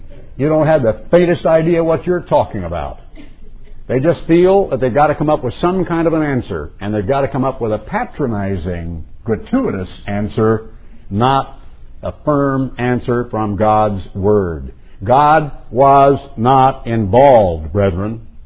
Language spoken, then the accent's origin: English; United States; I got to tell you, as an American, I am so thankful